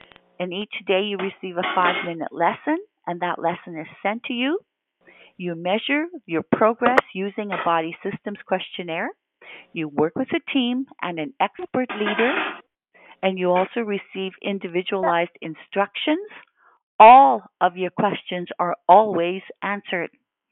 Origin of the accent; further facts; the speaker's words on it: Kelowna, British Columbia, Canada; she is in my hometown, Kelowna, BC, at the Ramada Inn.